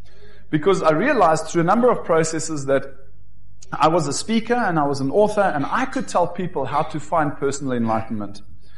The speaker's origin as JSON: {"language": "English", "town": "Johannesburg", "region": "Gauteng", "country": "South Africa", "tie": "born there", "said": "I was born in Johannesburg in 1975. I was born into a family of four, myself and my older sister, who now lives in Germany, and we were born into a devoted Christian family."}